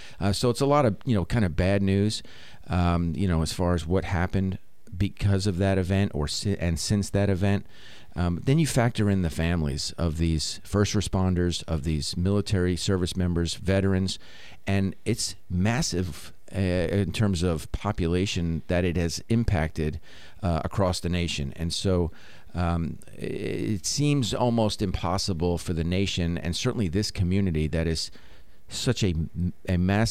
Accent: New York City, New York, United States; Me being born in Manhattan, I was born in Manhattan Hospital. I was raised in the greater New York City metropolitan area. Spent a lot of time in the city.

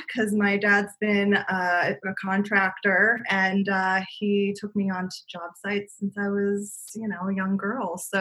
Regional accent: Boca Raton, Florida, United States; I, like I said, was born and raised in South Florida, Boca Raton, Florida.

